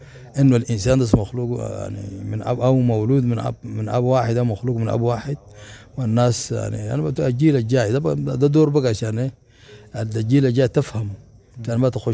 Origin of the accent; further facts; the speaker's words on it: Sudan; تبني بلدنا السودان المحلين بنحبه شديد يعني.